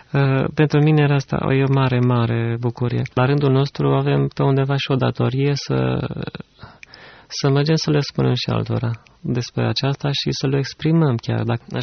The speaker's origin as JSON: {"language": "Romanian", "town": "Cluj-Napoca", "region": "Cluj County", "country": "Romania", "also_born_or_lived": "Craiova", "said": "am fost 10 ani craioveni, dar împreună și eu și soția suntem din Cluj."}